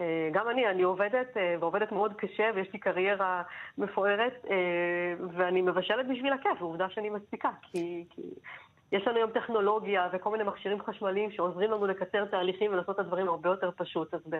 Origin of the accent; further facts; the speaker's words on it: Givat Koah, Central District, Israel; אני גדלתי שם, הם גרו במושב גבעת כוח, במרכז הארץ, וממש הילדות שלי ביליתי שם המון.